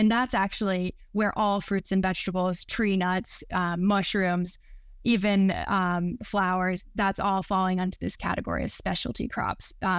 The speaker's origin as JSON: {"language": "English", "region": "South Carolina", "country": "United States", "tie": "born or raised there", "said": "like where I grew up in South Carolina, driving down those roads, you just see these massive tobacco fields."}